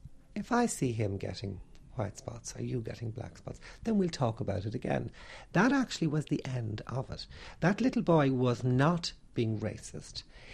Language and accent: English; Ireland; which I speak quite fluently, being Irish at the minute.